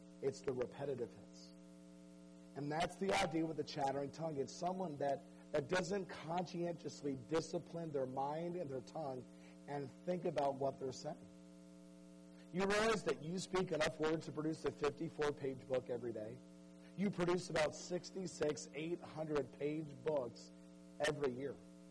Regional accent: Georgia, United States; Listen, I grew up in Georgia. We always tease people from Alabama.

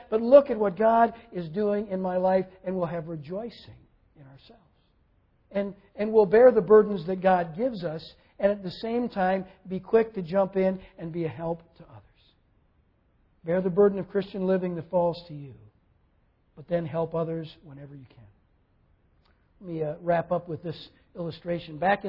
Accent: Minnesota, United States; And you know, though I grew up in Minnesota, I had never been a particularly big hockey fan.

